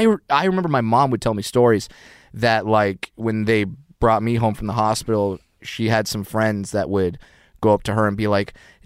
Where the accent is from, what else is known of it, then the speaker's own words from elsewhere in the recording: California, United States; Orange County.